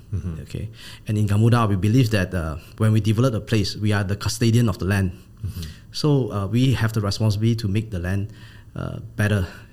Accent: Malaysia; English is a second language; now in Vietnam; Yeah. Like what you say, I'm a Malaysian. I've been in Vietnam for 13 years.

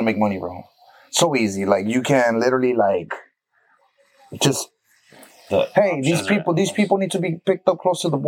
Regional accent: Brownsville, Texas, United States; also born or lived in Mexico; But I was raised in Brownsville.

